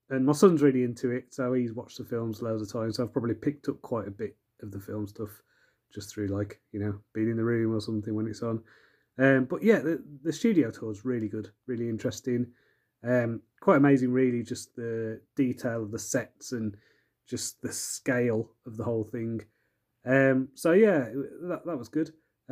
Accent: United Kingdom; And we'll be better custodians than anywhere else because, hey, we're British.

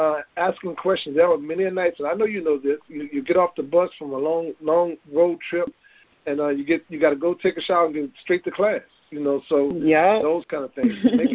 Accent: Melville, Louisiana, United States; small place called Melville, Louisiana. It's in South Louisiana. You might be able to pick that up on my accent.

